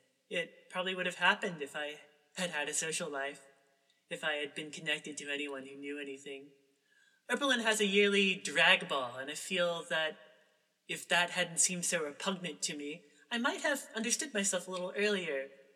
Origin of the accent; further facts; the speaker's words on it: the South, United States; accent: southern twang; Well, you know, I grew up in the South, and for a while I talked like the people around me.